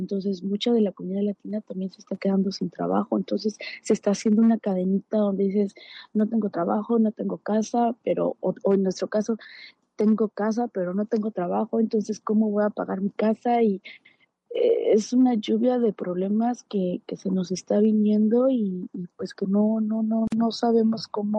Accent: Mexico; now in United States; porque yo como tal pues soy mexicana

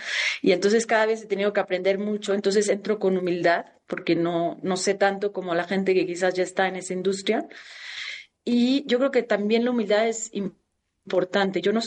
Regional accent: Mexico; Soy mexicana, soy chiquita, soy picosita.

